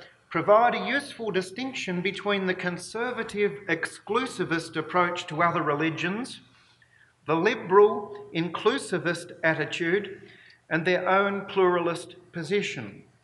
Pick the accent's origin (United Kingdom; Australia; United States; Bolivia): Australia; I recall as I grew up in Australia